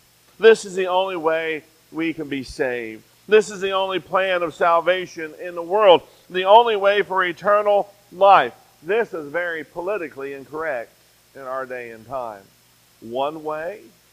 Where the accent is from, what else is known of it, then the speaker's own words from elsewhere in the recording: Fairmont, West Virginia, United States; I'm familiar with Parkersburg, and I grew up in Fairmont, West Virginia.